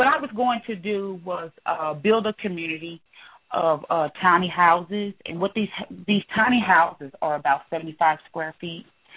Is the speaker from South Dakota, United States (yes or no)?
no; Reno, Nevada, United States; from Reno.